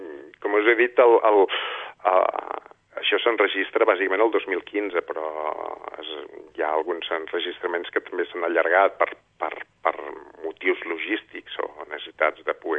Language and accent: Catalan; L'Espluga de Francolí, Catalonia, Spain; la gent que som de l'Espluga o que vivim en un espai rural